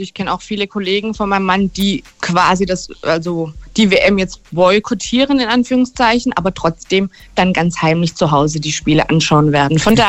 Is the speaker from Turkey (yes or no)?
yes; Turkey; now in Germany; Ich bin Türkin, komme aus der Türkei und bin Moslem.